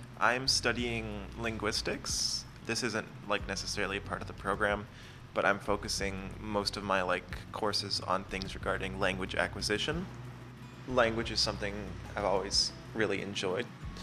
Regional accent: Kingston, Ontario, Canada; My family's lived off reserve for quite some time, so I grew up in Kingston.

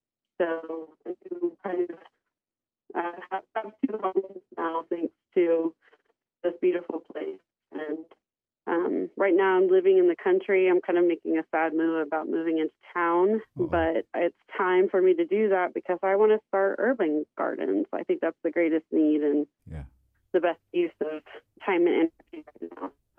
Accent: Oklahoma, United States; now in Kansas, United States; And I'm from Oklahoma, down at the Citizen Potawatomi Nation, south of Shawnee, Fire Lake.

